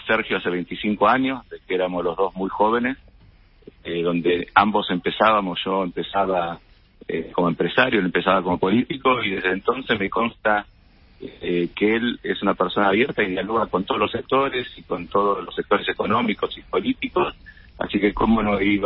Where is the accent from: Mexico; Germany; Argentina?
Argentina; Los accionistas mayoritarios somos argentinos